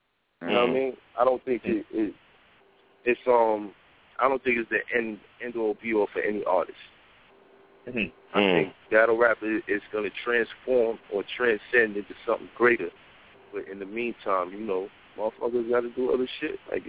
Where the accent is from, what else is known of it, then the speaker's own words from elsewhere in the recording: Brooklyn, New York, United States; Look, man, I'm from Brooklyn. I'm from Brooklyn